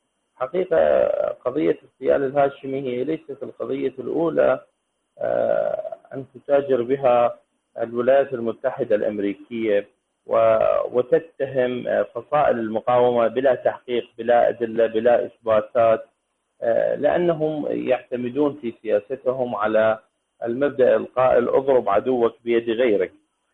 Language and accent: Arabic; Iraq; من العراق.